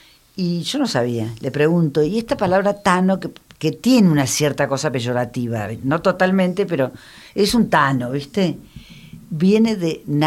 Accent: Córdoba, Argentina; yo tenía amigas, cuando era chica, en Córdoba, soy cordobesa

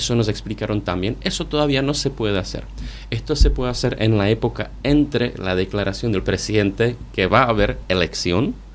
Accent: Ostrava, Moravian-Silesian Region, Czechia; Spanish is a second language; now in Japan; cuando vuelva a República Checa, a Ostrava, de donde soy

